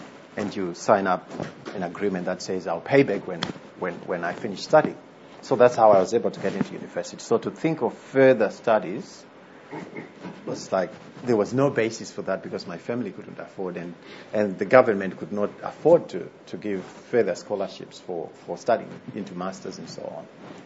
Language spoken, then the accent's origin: English; Zimbabwe; As I was growing up in Zimbabwe in the 80s and early 90s